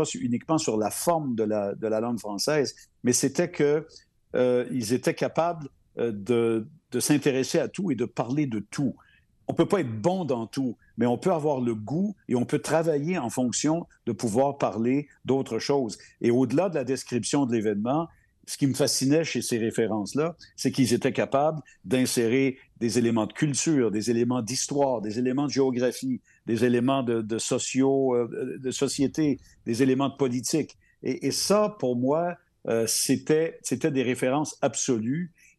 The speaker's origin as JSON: {"language": "French", "region": "Quebec", "country": "Canada", "tie": "born or raised there", "said": "j'ai grandi au Québec. J'ai grandi dans ce petit coin de l'Amérique du Nord qui... Comme dans Astérix, cherche encore et toujours à protéger qui nous sommes."}